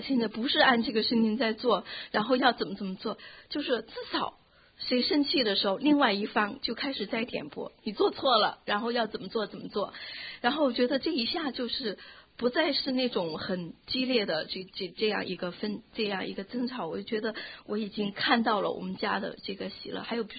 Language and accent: Chinese; Chongqing, China; 那么原来我是重庆人，大家知道重庆人是就是全国给他定的是辣妹子